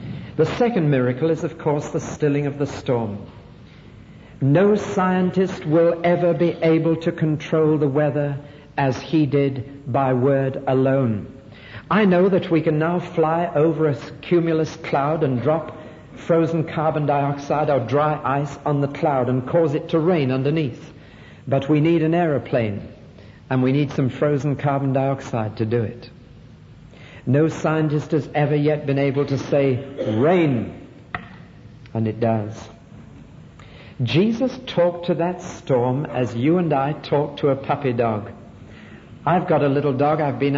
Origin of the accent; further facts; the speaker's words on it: Newcastle upon Tyne, North East England, United Kingdom; born there; I say I was born in Newcastle-on-Tyne. February 1930, if you want to do a little mathematics.